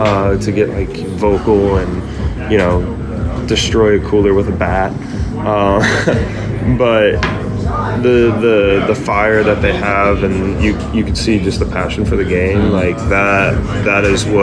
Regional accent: St. Louis, Missouri, United States; I have Adam Wainwright, growing up in St. Louis, watching him, and then obviously getting to play against him.

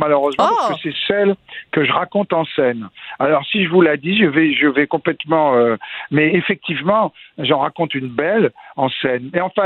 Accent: France; Oh, bah pas quand on est français.

